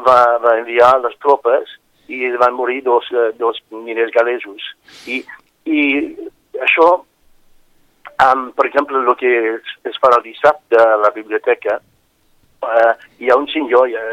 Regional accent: Tonypandy, Wales, United Kingdom; Catalan is a second language; el meu pare era miner, i jo me'n recordo, per exemple, una anècdota, però que s'ha quedat al meu poble, Tonopandi, al País de Gal·les

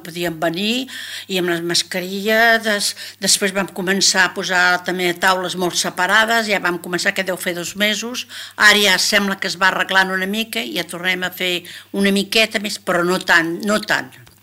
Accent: Barcelona, Catalonia, Spain; now in Sitges, Spain; jo no sóc de Sitges, jo sóc de Barcelona, però per medició dels meus fills que tenien les netes, el que passa, no? Per les netes que tiren tant, doncs vam venir a viure aquí a Sitges.

